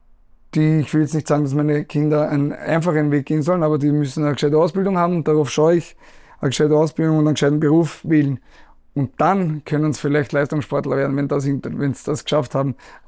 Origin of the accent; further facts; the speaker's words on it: Vienna, Austria; In meinem kleinen Ghetto im 16. Bezirk, wo ich aufgewachsen bin, wo unser Verein ist, wo ich wohne oben am Wilhelminenberg